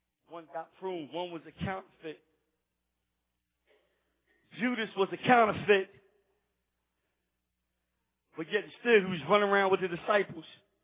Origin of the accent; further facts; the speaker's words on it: Philadelphia, Pennsylvania, United States; And I'm a dude from North Philly.